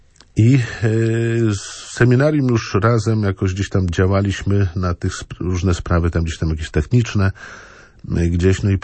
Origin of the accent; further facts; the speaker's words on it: Roguszyn, Masovian Voivodeship, Poland; ja z Roguszyna, ostatnia parafia, Pniewnik.